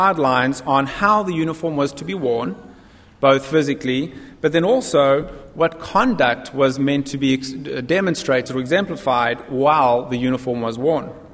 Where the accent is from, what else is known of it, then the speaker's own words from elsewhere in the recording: South Africa; moved away; when my siblings and I were growing up in South Africa, public schools did things a little bit differently than they do things here.